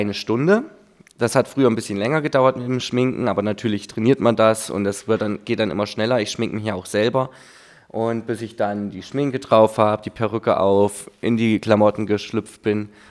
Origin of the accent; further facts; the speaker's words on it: Etterwinden, Thuringia, Germany; Ja, ich komme aus Etterwinden. Das ist nicht weit von hier. 10 Minuten circa, wenn man gut durchkommt, Richtung Bad Salzung. Ja, über die hohe Sonne weg.